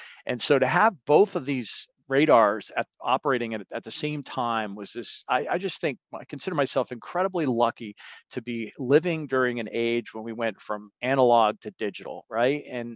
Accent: Vermont, United States; I grew up in Vermont, so I went to Linden, which is in the Northeast Kingdom of Vermont.

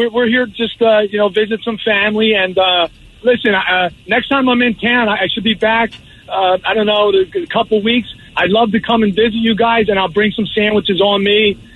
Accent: Philadelphia, Pennsylvania, United States; No, I was in Philadelphia. I grew up in Philadelphia.

